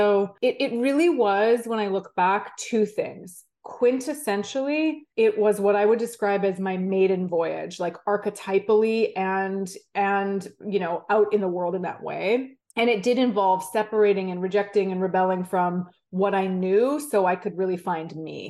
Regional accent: Vancouver, British Columbia, Canada; I grew up in Vancouver, Canada, skied at Whistler pretty much all my life. And, you know, I had a good life there. Like, I was in my late 20s.

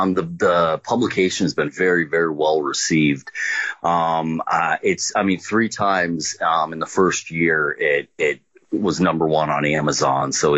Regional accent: Vermont, United States; now in New York, United States; I'm born in Vermont, born and raised in Vermont, and I live in New York now

